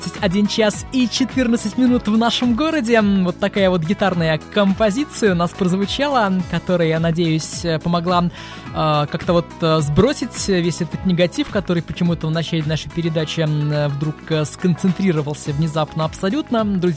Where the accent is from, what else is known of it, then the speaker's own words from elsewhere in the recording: Saint Petersburg, Russia; born there; Я в Петербурге родился, в Ленинграде, и бог даст, в Петербурге я умру. Поэтому очень надеюсь, что я здесь всю жизнь свою проведу.